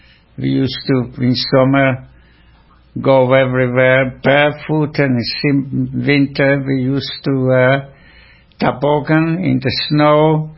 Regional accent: Merašice, Slovakia; English is a second language; moved away; also born or lived in Pištany; I was born in Slovakia. Mm-hmm. In a town of Pištany, but I grew up in a little village called Merašice. I'm Jewish, of course I'm a Holocaust survivor as well.

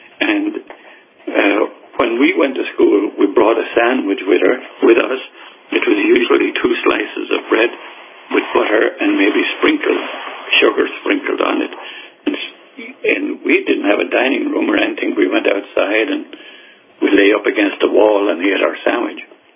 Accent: Midlands, Ireland; born there; I was born in the Midlands of Ireland in a farm of 50 acres, which was very poor land because it was very soft and it held water.

